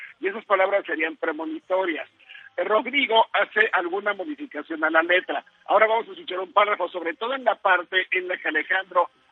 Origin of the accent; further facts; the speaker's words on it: Mexico; aparte de la experiencia como mexicanos que vivimos en esta Copa del Mundo